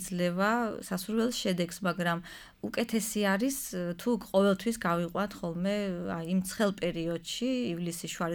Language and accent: Georgian; Adjara, Georgia; მე თვითონაც გაზრდილი ვარ მაღალმთიან კურორტზე